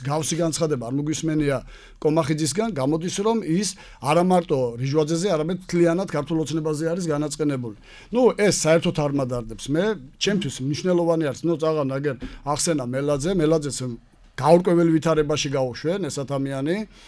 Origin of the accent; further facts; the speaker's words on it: Batumi, Adjara, Georgia; დავიწყოთ თავიდან, რომ როგორც ბათუმელი